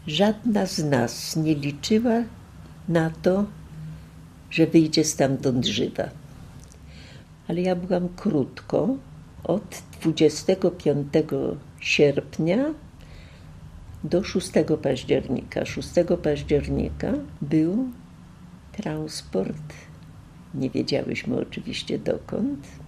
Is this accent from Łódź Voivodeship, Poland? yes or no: yes; Łódź, Łódź Voivodeship, Poland; do Łodzi nie ma co wracać, do mojego rodzinnego miasta. Nikogo z mojej rodziny już tam nie ma.